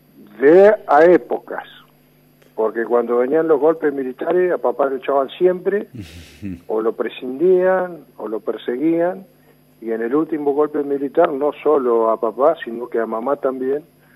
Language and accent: Spanish; 25 de Mayo, Buenos Aires Province, Argentina; born or raised there; also born or lived in Rosario